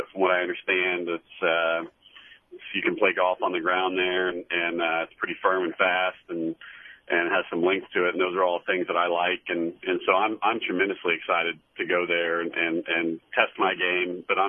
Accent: Texas, United States; I grew up in Texas, so the wind blows like crazy there all the time

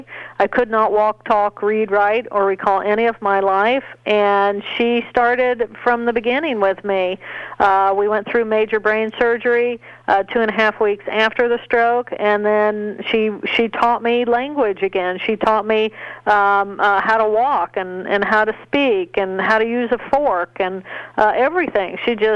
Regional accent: Terre Haute, Indiana, United States; Papa was an Episcopalian minister while I was growing up in Terre Haute.

